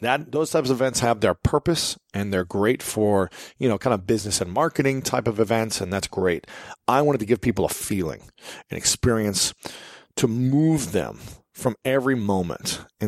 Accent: Ohio, United States; I knew that it had to be in my hometown because I wanted to give back to my hometown and let others be aware of where I came from and how meaningful this place actually is for me. So many people emailed me and messaged me and said, hey, why are you doing it in Ohio?

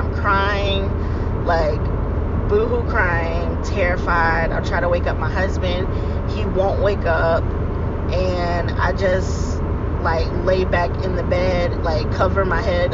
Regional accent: North Carolina, United States; Hi, guys. … I'm from North Carolina.

